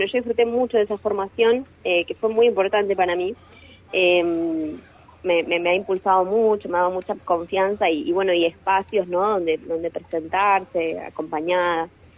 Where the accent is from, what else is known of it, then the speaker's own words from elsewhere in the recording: Ushuaia, Tierra del Fuego, Argentina; que es una canción que yo compuse para Ushuaia, yo soy de Ushuaia.